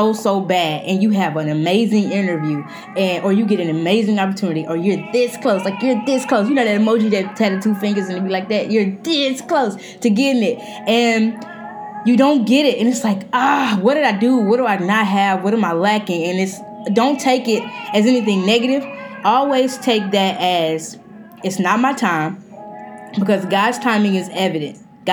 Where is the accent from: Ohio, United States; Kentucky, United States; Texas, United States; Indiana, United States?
Texas, United States; now in New York, United States; I live in New York. I moved from Texas to New York.